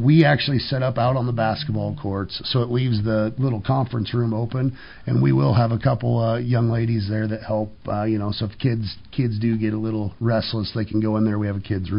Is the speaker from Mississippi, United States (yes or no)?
no; Lexington, Nebraska, United States; You know, I'm from Lexington originally